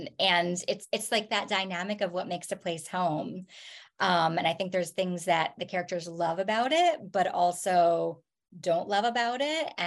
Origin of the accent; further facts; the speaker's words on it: New Jersey, United States; also born or lived in Boston, United States; I grew up in New Jersey. I lived in cities. I lived in Boston. And I didn't live in a smaller town until my adulthood.